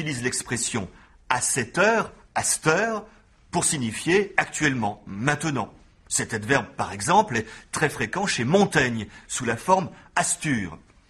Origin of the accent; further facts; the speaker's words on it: Lyon, Auvergne-Rhône-Alpes, France; chez moi, à Lyon, dans la région Rhône-Alpes, mais aussi dans l'est de la France, pour désigner une heure exagérément matinale ou tardive, on dit « à point d'heure ».